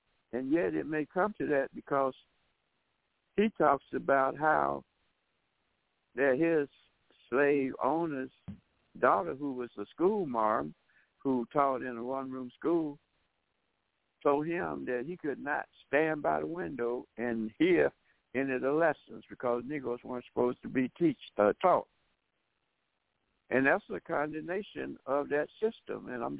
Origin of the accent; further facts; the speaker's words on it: Tuskegee, Alabama, United States; maybe probably around 10 years old in my hometown in Tuskegee, Alabama